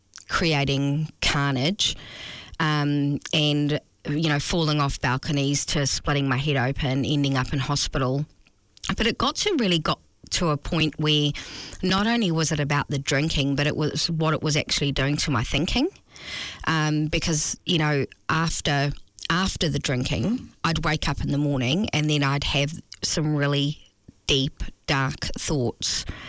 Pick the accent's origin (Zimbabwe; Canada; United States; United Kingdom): United Kingdom; Scotland; moved away; I was born in Scotland and raised in Scotland as a young child, and it was just part of the culture that I was raised